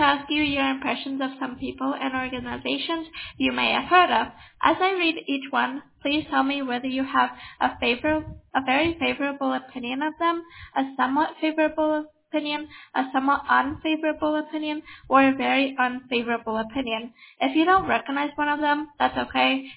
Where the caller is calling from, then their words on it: Florida, United States; Oh, we're calling from Florida.